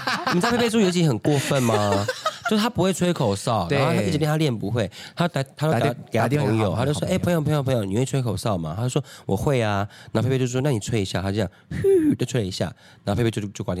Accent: Taiwan; 像我们台湾人玩水可能不太会选择在早上十一点到下午两点这个区间，

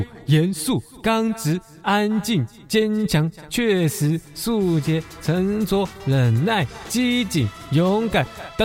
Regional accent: Kinmen County, Taiwan; 只能说这大时代牺牲了我们金门人的基本权益了

